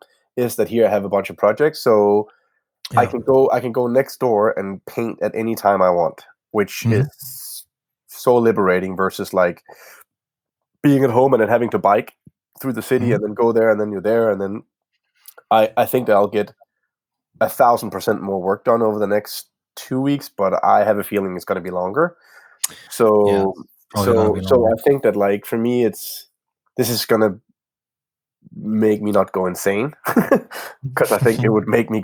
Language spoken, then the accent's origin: English; Denmark; English is a second language; now in Copenhagen, Denmark; It's in my hometown, a small town where I grew up, yeah.